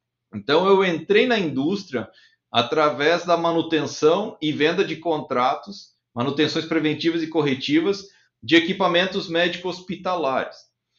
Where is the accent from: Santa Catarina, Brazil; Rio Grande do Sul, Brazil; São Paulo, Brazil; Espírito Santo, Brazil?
Rio Grande do Sul, Brazil; eu trabalhava no serviço técnico no Rio Grande do Sul, como bom gaúcho, atendia vários clientes lá em Porto Alegre